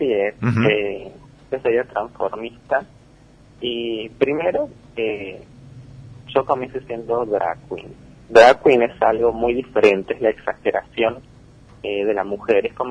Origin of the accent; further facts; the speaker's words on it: San José de Metán, Salta, Argentina; moved away as an adult; now in Córdoba, Argentina; Yo soy de Salta, de un pueblito al sur que se llama San José de Metán, que tiene más o menos 37.000 habitantes. Pero ya hace 5 años que resido en Córdoba capital, porque yo terminé el colegio y me fui a estudiar la carrera de psicología.